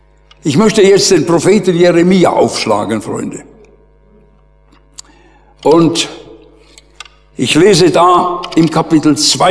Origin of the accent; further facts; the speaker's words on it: Switzerland; Wisst ihr, so als Schweizer, gell?